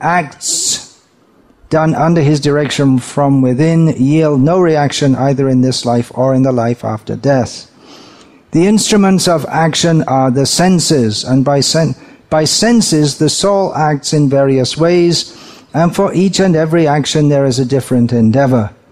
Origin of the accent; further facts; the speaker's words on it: England, United Kingdom; born there; I was born in England, and the only language I knew until about the age of 20 was English